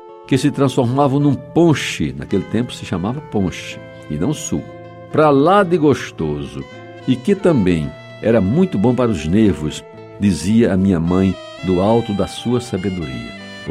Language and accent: Portuguese; Jaguaribe, Ceará, Brazil; a casa onde eu vivi parte da minha infância em Jaguaribe.